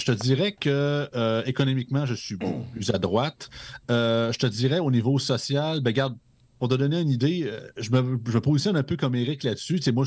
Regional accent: Montmagny, Quebec, Canada; parce que moi, je suis de Montmagny, dans Chaudière-Appalaches

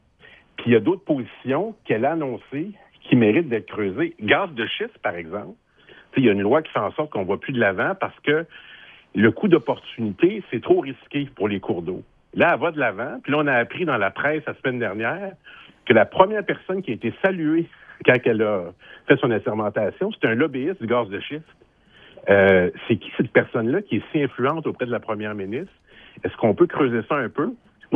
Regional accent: Matane, Quebec, Canada; je viens de Matane, là, c'est la ville d'Alain Côté.

